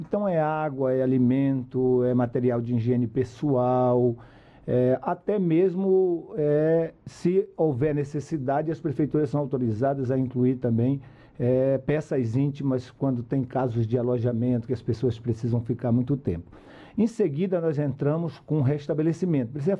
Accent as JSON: {"language": "Portuguese", "region": "Amazon", "country": "Brazil", "said": "Eu venho lá do norte, da Amazônia"}